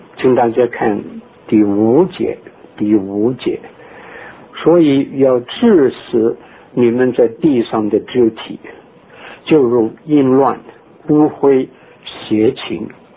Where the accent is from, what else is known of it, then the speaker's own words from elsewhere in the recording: Qingdao, Shandong, China; 我的家乡是山东，我住在青岛。